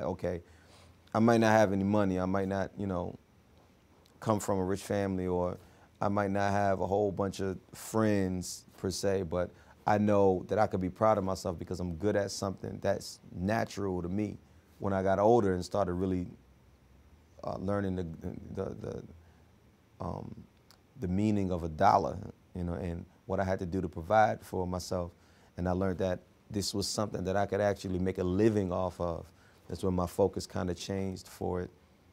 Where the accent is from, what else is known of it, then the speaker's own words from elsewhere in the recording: Philadelphia, Pennsylvania, United States; born there; I was born in Philadelphia. It's a town full of soulful singers, a whole bunch of MCs, jazz musicians, poets, dancers.